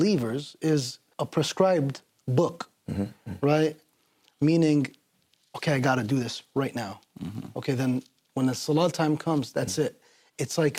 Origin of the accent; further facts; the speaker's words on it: Paterson, New Jersey, United States; Yeah, I'm from Patterson.